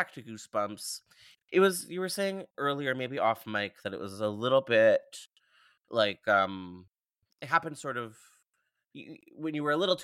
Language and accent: English; Canada; as a Canadian millennial